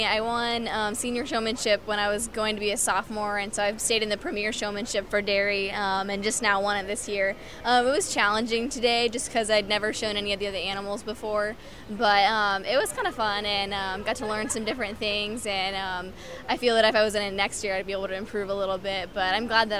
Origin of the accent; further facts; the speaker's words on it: Monroe, Indiana, United States; I'm from Monroe, Indiana. This is my last year in 4-H.